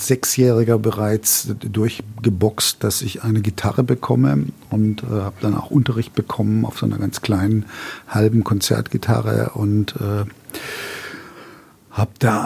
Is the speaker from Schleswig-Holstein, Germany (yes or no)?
no; Baden-Württemberg, Germany; moved away as an adult; now in Bochum, Germany